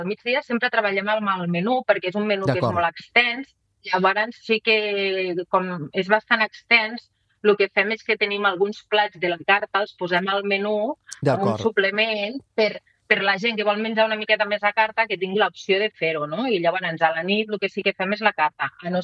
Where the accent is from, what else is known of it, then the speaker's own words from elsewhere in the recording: Sant Just Desvern, Catalonia, Spain; now in Organyà, Spain; nosaltres no som d'aquí, d'Organyà, portem 15 anys, però som de Sant Just.